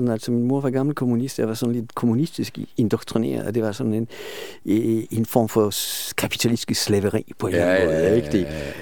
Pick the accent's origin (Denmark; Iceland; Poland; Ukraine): Poland; Danish is a second language; Og det var meget overraskende at altså overblive som polak, fordi altså, taxachauffører i Polen gør fandme ikke sådan noget.